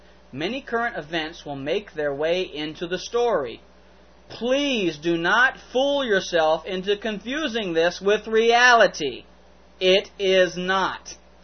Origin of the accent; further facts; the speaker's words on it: the South, United States; accent: southern; I read that as clearly as I could with my southern accent.